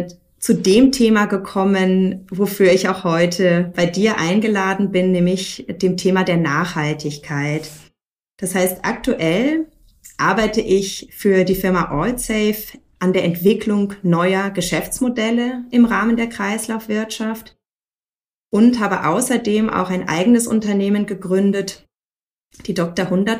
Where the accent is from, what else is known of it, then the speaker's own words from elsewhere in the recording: North Rhine-Westphalia, Germany; also born or lived in Barcelona; Ich komme ursprünglich nicht aus Baden, ich komme aus Nordrhein-Westfalen. Bin aber während meiner Karriere überwiegend in der Automobilindustrie auch sehr viel international umgezogen und rumgekommen.